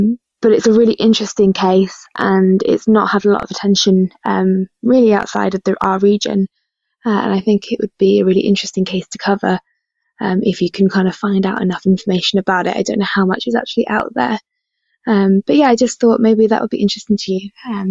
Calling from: Newcastle, North East England, United Kingdom; I'm calling you from Newcastle in northeast England.

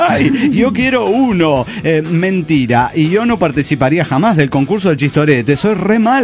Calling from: Zacualpan, Veracruz, Mexico; Saludos de la … de Zacualpan, Veracruz.

